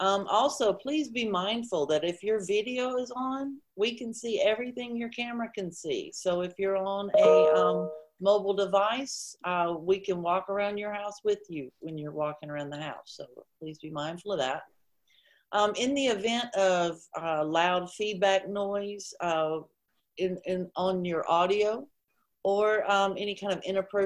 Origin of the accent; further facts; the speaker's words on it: Kansas City, Missouri, United States; from Kansas City, Missouri, and I am the information technology chair.